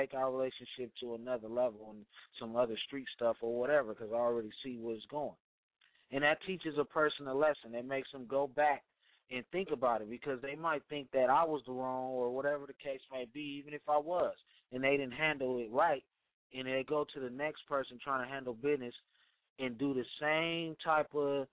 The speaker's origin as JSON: {"language": "English", "town": "Sacramento", "region": "California", "country": "United States", "said": "I'm from the Gardens, and it's Crips, and it's, I don't know, just, I guess the Crips and Blood stuff made people stay kind of separate, more than just being from the east, north, or south, because in the end, we all from Sacramento."}